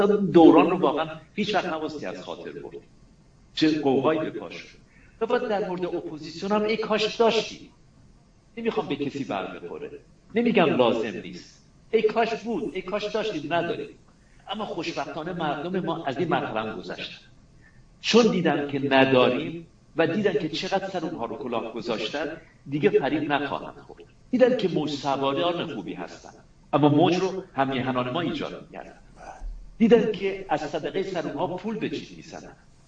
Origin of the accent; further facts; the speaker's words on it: Iran; moved away; ما زمانی که به کشورهای اروپایی و آمریکایی اومدیم اسم خودمون رو عوض کردیم. مبادا بفهمن که ما ایرانی هستیم.